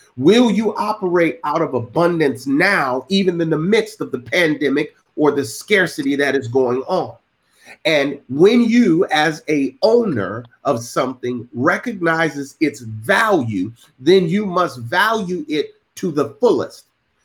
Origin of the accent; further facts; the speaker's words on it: Georgia, United States; born there; from a family where my parents were immigrants from Haiti, and we migrated here to the United States. I was born in Georgia